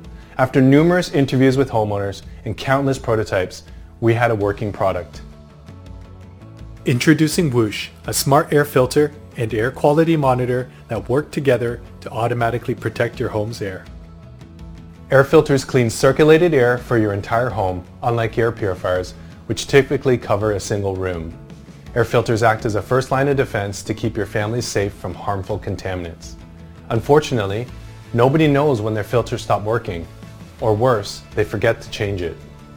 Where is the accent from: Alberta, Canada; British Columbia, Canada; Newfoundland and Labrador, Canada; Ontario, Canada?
Ontario, Canada; Toronto; We've since launched throughout the US and my hometown, Toronto.